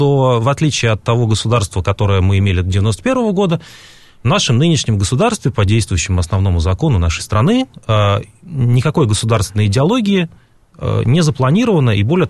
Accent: Russia; born there; я родился в России, я живу в нашей стране, я намерен здесь и дальше жить.

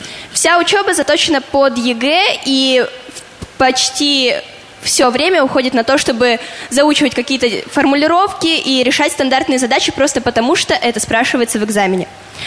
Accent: Mezhdurechensk, Kemerovo Oblast, Russia; Я из Кемеровской области, из города Междуреченска.

